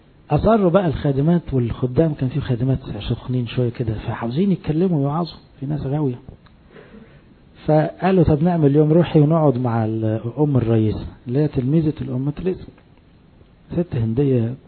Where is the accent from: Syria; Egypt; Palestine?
Egypt; Upper Egypt; رجع قلع الزي العسكري ورجع عمل ديره عندنا في الصعيد